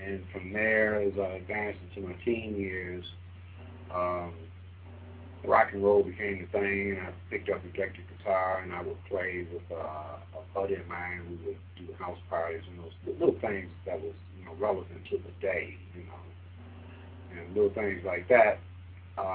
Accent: Detroit, Michigan, United States; Like I said, I grew up in Detroit in an area called Black Bottom.

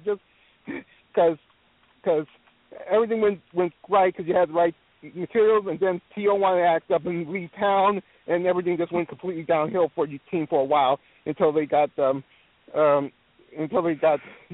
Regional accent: North Carolina, United States; since I'm from North Carolina, I got to cheer for the Carolina Panthers.

